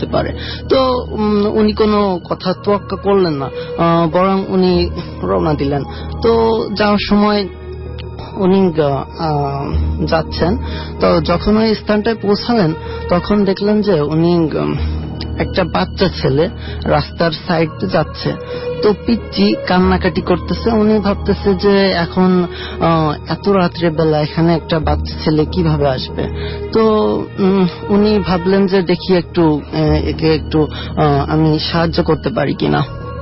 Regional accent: Narail, Khulna Division, Bangladesh; আমি নড়াইল থেকে এসেছি।

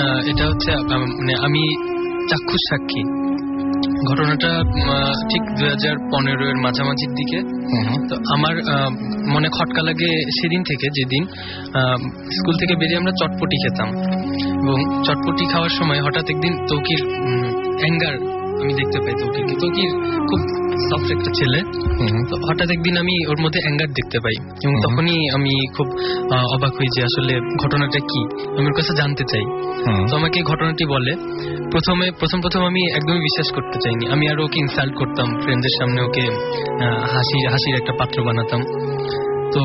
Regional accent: Kushtia, Khulna Division, Bangladesh; আমার home town হচ্ছে কুষ্টিয়া।

